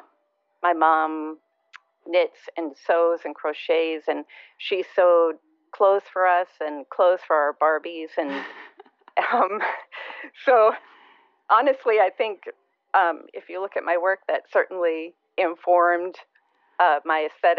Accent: Lansing, Michigan, United States; Well, I grew up in Michigan, in Lansing, Michigan.

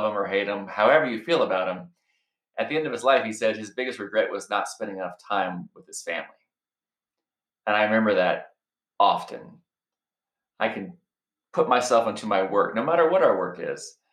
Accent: Alabama, United States; there are things that my kids are going to face that wasn't even on my radar as a straight white guy growing up in Alabama, right?

